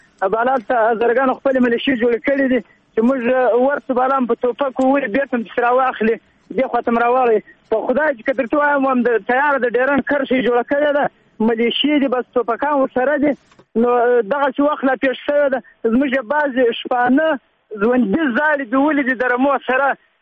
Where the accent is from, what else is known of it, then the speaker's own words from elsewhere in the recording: Kandahar, Afghanistan; د ننګرهار د بیسوده ولسوالۍ څخه. زه د کندهار ولایت اوسېدونکی یم.